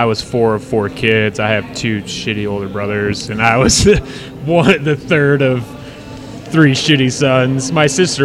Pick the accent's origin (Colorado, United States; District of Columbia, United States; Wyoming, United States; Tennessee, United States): Colorado, United States; Denver; Well, so I grew up in Denver. My dad has been in Crested Butte for a long time.